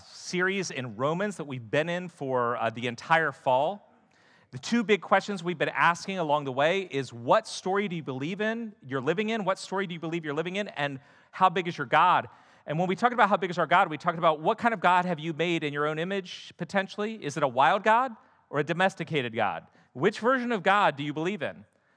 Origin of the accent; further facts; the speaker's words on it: United States; I was born and grew up in America, and I found that growing up in America, being born in America